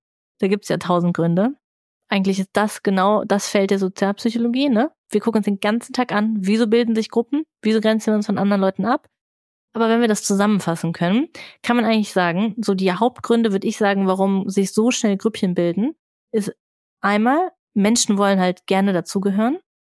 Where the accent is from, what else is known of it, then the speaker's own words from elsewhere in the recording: Germany; now in Netherlands; ich bin auch Deutsche.